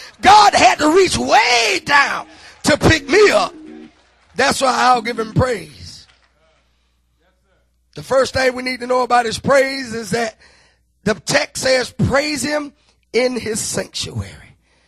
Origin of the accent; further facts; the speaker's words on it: the South, United States; born there; I was born in the South. I played with mud pies, and some of you have too.